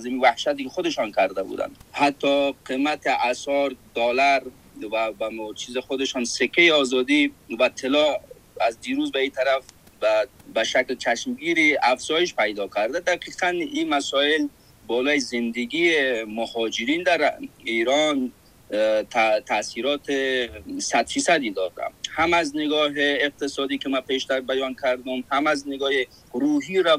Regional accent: Afghanistan; moved away; برای بازگشت به وطنمان، برای که مجددن برگردیم در یک فضای صلح، فضای امنیت، در یک فضای آرامش، با مون کسب و کارمان، با همون فنی که داشتیم، با همون زندگی عادی و نرمالی که داشتیم برگردیم

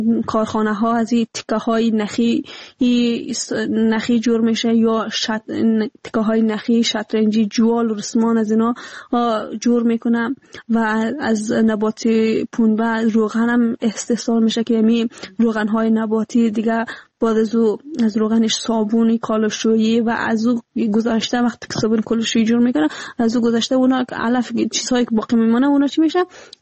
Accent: Afghanistan; افغانستان ما همه ما افغان هستیم

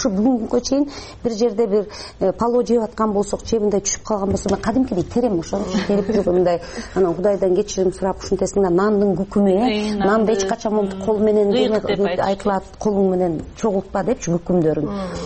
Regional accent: Naryn, Naryn Region, Kyrgyzstan; мен нарында чоңойдум ошондо билесиздерби ушу биз деген совет доорунда мен кичинекей кыз болчумун бир 5-6 жашта

